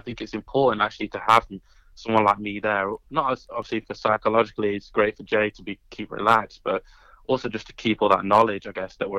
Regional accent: United Kingdom; And especially being British and playing in front of that crowd, it was unbelievable.

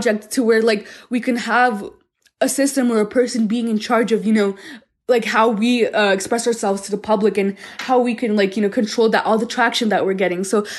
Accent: Colorado, United States; born there; so my parents immigrated from the United States, and that's when I was born in Colorado. Me and my brother were born here.

